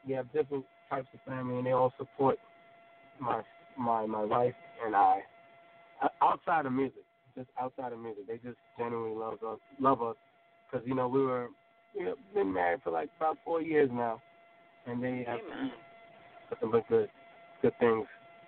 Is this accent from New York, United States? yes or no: yes; Huntington, New York, United States; originally I was born in Brooklyn. But I can basically say I grew up in Huntington, as in Long Island. Huntington.